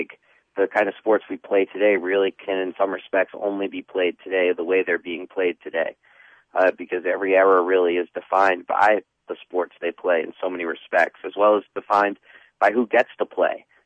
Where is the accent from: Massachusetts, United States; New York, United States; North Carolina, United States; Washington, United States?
New York, United States; New York City; I grew up in New York City. I grew up a huge sports fan, played baseball, played basketball